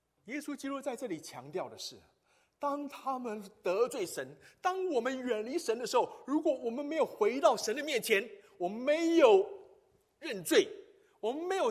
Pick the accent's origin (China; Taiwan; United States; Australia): Taiwan; 如果说我们台湾人哈，我们华人如果能够嫁给外国人哈